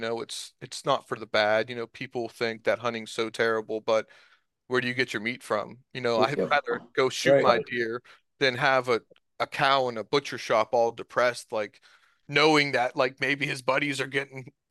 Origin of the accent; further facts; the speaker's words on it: Ohio, United States; Yeah, so I have we have Save the Mill Creek Deer people in my area, because I'm from Mahoning County